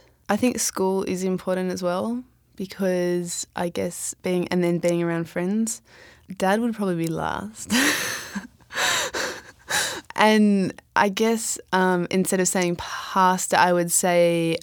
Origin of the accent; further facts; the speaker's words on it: Australia; can I say that because I'm Australian?